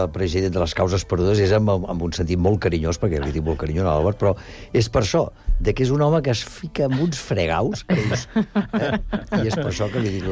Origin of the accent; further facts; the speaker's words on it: Barcelona, Catalonia, Spain; perquè jo vinc de Gràcia, eh?